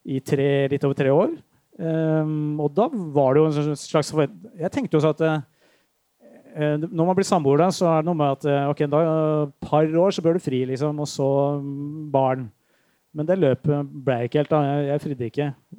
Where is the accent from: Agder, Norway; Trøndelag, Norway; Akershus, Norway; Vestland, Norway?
Akershus, Norway; Drøbak; Jeg vokste opp i Drøbak